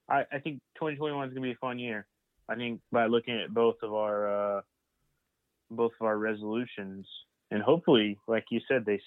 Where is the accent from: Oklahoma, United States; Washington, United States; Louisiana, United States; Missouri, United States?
Oklahoma, United States; I'm from Oklahoma. We've got I wouldn't say unannounced. It's an announced feud with Texas.